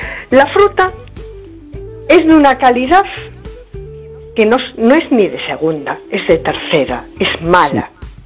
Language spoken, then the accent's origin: Spanish; A Coruña, Galicia, Spain; de Coruña.